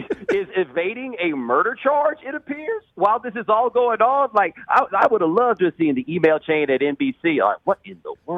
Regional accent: Houston, Texas, United States; I know exactly where I was. I'm from Houston.

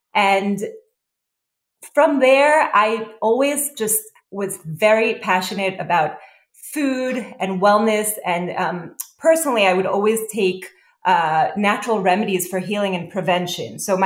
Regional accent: Brooklyn, New York, United States; also born or lived in Israel; I grew up in Israel as well as here in Brooklyn, New York.

